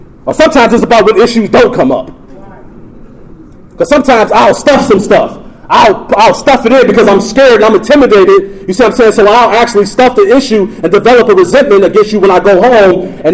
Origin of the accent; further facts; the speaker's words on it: Chicago, Illinois, United States; I grew up on the north side of Chicago. I'm from Rogers Park.